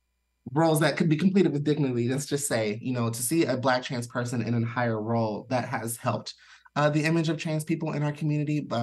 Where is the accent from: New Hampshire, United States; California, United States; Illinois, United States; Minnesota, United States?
Illinois, United States; Decatur; Living in Central Illinois, it's kind of the same situation for the rest of Illinois. I come from Decatur. It's a small area. We're in Central Illinois.